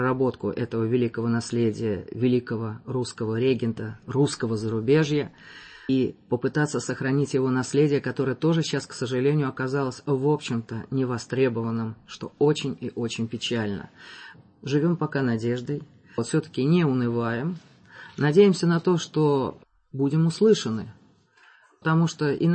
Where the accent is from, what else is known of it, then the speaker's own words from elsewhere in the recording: Moscow, Russia; поскольку вот я москвич